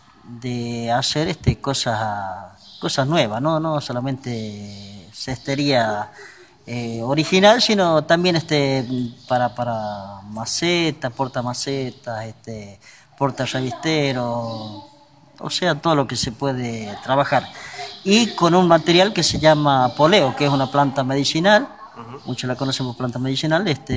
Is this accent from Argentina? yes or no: yes; Anjullón, La Rioja, Argentina; soy de Anjullón y hace varios años que estoy haciendo cestería con poleo